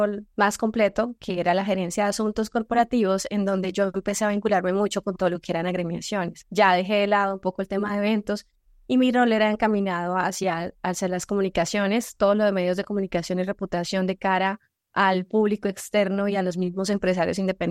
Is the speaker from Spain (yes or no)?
no; Bucaramanga, Santander, Colombia; now in Bogotá, Colombia; yo soy de Bucaramanga, es una ciudad hermosísima en Colombia, pero es una ciudad intermedia, no es la capital. Por alguna razón terminé trasladándome aquí a la capital